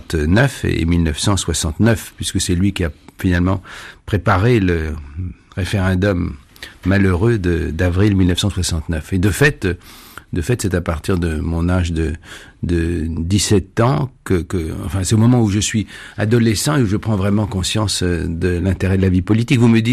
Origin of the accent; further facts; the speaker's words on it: Grenoble, Auvergne-Rhône-Alpes, France; born there; je suis né à Grenoble, soit en Franche-Comté, puisque mes ancêtres étaient paysans dans le département de la Haute-Saône, et que mon grand-père avait une maison dans le village que j'aime beaucoup, de Rio